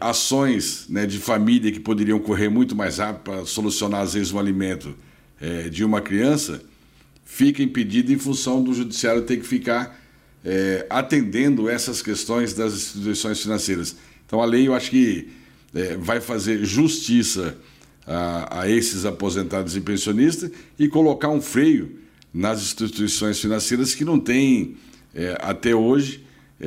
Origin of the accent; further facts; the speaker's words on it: Corumbá, Mato Grosso do Sul, Brazil; especialmente da minha terra, Corumbá, Ladária, região pantaneira